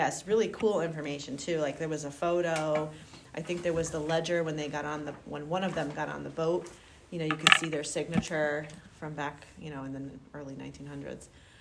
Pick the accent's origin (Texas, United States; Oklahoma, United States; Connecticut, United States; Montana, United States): Connecticut, United States; Hartford; born there; I was born in Hartford, but my family, I could show you my ancestry DNA, came from Italy and other places.